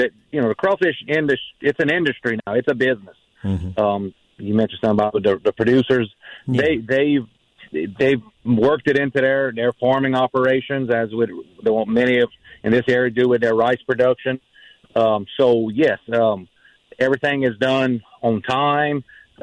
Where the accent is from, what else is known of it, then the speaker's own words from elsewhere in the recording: Louisiana, United States; This is where I'm born and raised in Southern Evangeline Parish, and it's home